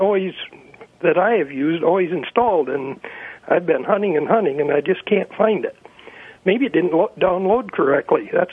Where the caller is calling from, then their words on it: New York, United States; Southwest New York. Climber.